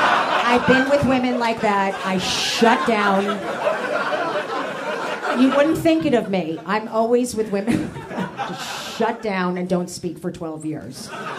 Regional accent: Atlanta, Georgia, United States; It's my birthday. I grew up in Atlanta. I love peaches.

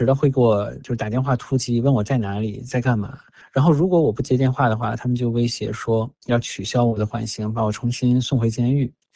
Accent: Jilin, China; 然后我回到了我的老家吉林市。

